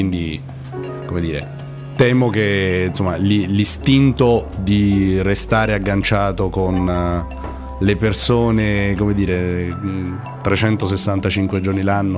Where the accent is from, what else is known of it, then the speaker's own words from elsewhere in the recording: Rieti, Lazio, Italy; io vengo da Rieti, che è una città di 50.000 abitanti, che sta nel centro Italia, sta a 70 km da Roma, non c'è la ferrovia.